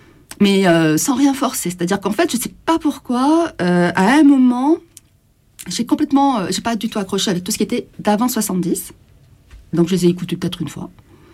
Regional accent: Provence-Alpes-Côte d'Azur, France; also born or lived in Marseille / Paris; je suis originaire de la Provence, donc je suis allée faire mes études à Marseille, et j'ai travaillé aussi là-bas au départ, après je suis venue sur Paris. Et je suis repartie à Marseille.

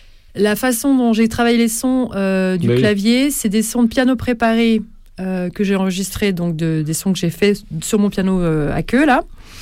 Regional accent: Brittany, France; moi en l'occurrence je viens de Bretagne, donc une gavotte bretonne

